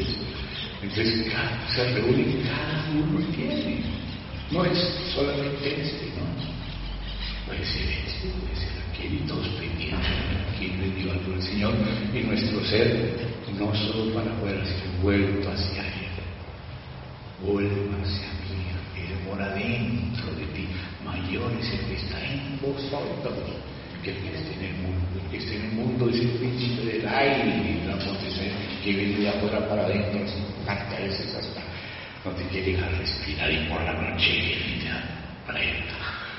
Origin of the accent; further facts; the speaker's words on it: Medellín, Antioquia, Colombia; born there; estuve 15 años en volver a Colombia, a Medellín, donde yo nací.